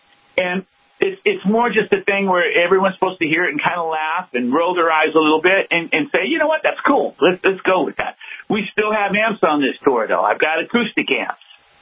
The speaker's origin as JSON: {"language": "English", "town": "Hollywood", "region": "California", "country": "United States", "tie": "born or raised there", "said": "A lot of Christian bands are raised in the church or around the church, and we weren't. We were raised in Hollywood, and we were playing clubs."}